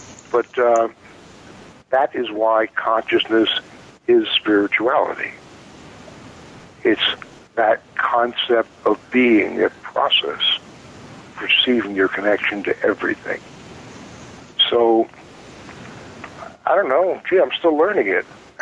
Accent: United States; I choose to speak of this in my native tongue because, you know, I'm American.

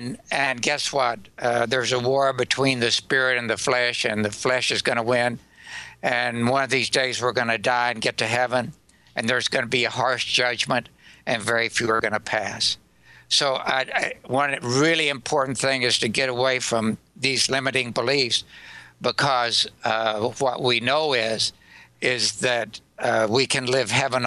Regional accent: Texas, United States; I grew up in West Texas, Southern Baptist and Southern Methodist.

